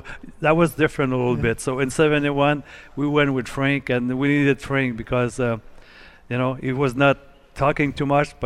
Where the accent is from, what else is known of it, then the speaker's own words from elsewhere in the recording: Drummondville, Quebec, Canada; I come from Drummondville, and those days the TV was just coming on.